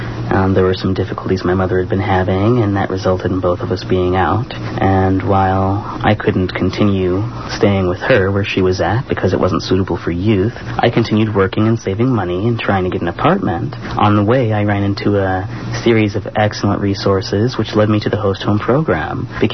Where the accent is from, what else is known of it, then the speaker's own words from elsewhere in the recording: California, United States; I didn't know anyone in Minnesota. I was originally from California.